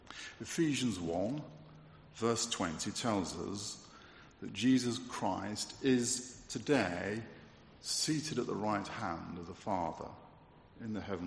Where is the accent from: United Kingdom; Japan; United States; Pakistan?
United Kingdom; England; But we're mostly English, so we won't do that.